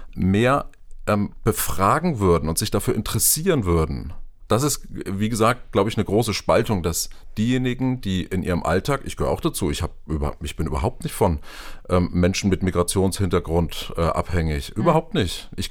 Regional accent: Würzburg, Bavaria, Germany; Würzburg ist ja meine Heimatstadt

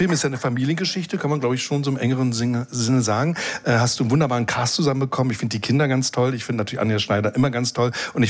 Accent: East Germany, Germany; Wir kommen übrigens alle drei aus dem Osten, haben wir festgestellt.

